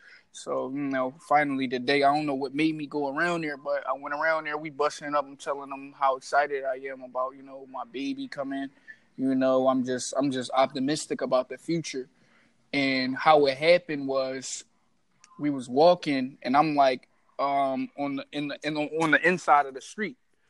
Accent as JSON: {"language": "English", "town": "Philadelphia", "region": "Pennsylvania", "country": "United States", "said": "So, that's it. I'm from Philly, man."}